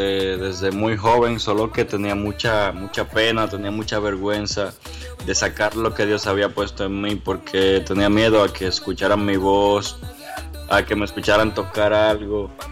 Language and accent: Spanish; Dominican Republic; Bueno, soy un chico dominicano, soy de acá, de República Dominicana.